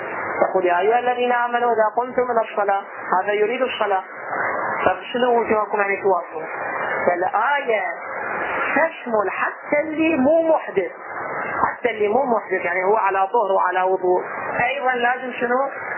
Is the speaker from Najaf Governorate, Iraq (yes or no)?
no; Karbala, Karbala Governorate, Iraq; العام الماضي احنا من كربلاء انا رحت